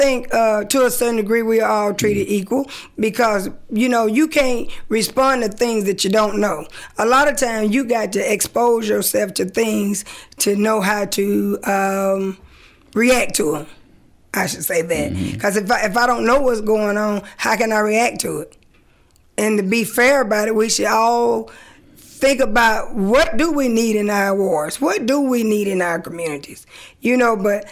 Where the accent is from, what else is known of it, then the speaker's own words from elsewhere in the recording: Carrollton, United States; I did. I grew up in Ward 1 actually.